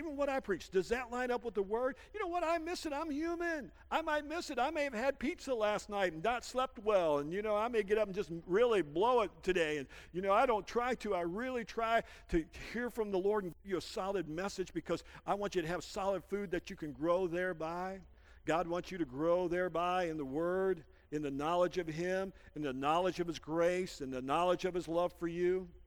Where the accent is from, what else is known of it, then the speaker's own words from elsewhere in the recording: St. Joseph, Michigan, United States; I grew up in Michigan. Right on the shores of St. Joe. If you've never been up to St. Joe, go up there. It's a beautiful little town, one of the prettiest towns in Michigan.